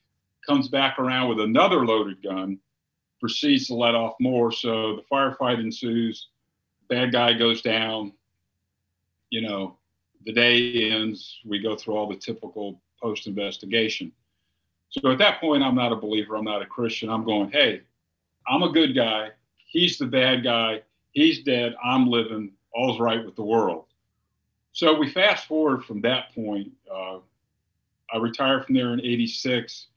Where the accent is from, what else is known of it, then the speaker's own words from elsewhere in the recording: North Carolina, United States; born there; also born or lived in South Florida; Let me go back to my home state of North Carolina where I was born. My family, born here, family moved down there in the 50s, and my dad became a police officer, so I come from a law enforcement family.